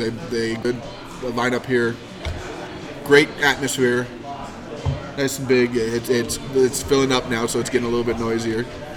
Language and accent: English; Ireland; And me being Irish.